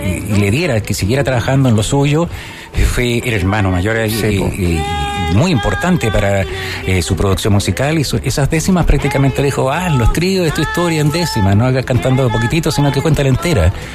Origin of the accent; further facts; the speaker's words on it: Chile; me da rabia cómo somos los chilenos.